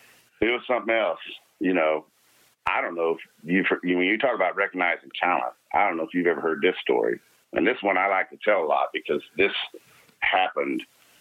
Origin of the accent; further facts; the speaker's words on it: Salina, Kansas, United States; also born or lived in California; So I was born in Salina, and then I moved to California, and from like third grade to eighth grade.